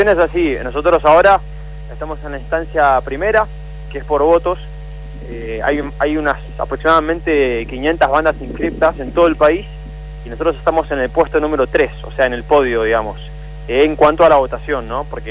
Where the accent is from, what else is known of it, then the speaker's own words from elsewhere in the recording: Concordia, Entre Ríos, Argentina; Nosotros somos de Concordia, Entre Ríos.